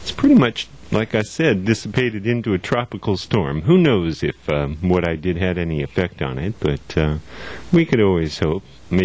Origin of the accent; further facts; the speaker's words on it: Santa Cruz, California, United States; just a few miles from my hometown of Santa Cruz.